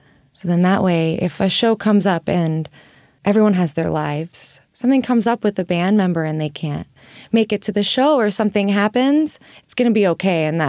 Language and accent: English; Mount Shasta, California, United States; There was a lot of music in my school growing up in Mount Shasta, California.